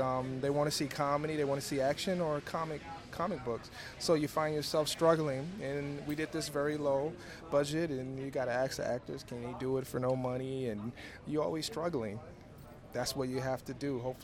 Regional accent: Milwaukee, Wisconsin, United States; the writer, Michael Starberry, is actually from my hometown in Milwaukee. And my grandmother lived right in the projects across from his projects

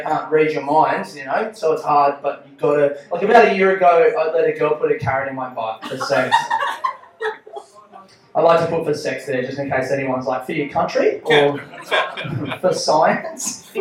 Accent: Australia; So I'm Australian, but I'm half Colombian.

